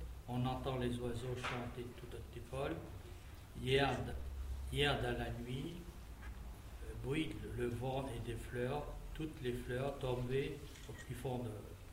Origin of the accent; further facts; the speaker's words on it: Guangdong, China; first language Cantonese; French is a second language; Je dirai d'abord le poème par ma langue maternelle, c'est-à-dire le parler de Canton, région du sud de la Chine.